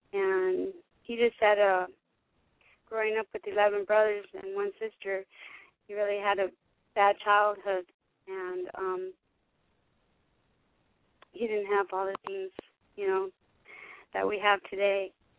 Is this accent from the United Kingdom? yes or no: no; California, United States; also born or lived in Denver, Colorado; I'm from Denver, Colorado. I grew up in California.